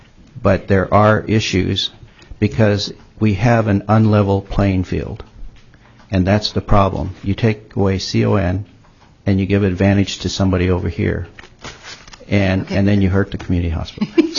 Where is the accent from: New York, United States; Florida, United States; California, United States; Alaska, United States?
Alaska, United States; Wrangell; now in Juneau, United States; I'm a family physician born and raised in Wrangell, Alaska, and have lived and practiced family medicine in Juneau since 1984.